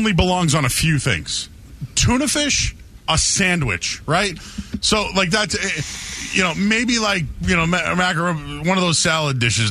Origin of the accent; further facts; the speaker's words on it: Boston, Massachusetts, United States; If I'm from Boston, so I'm a townie. I'm a legit townie. Let me tell you, I never left West Roxbury in my life in Rosendale, Hyde Park.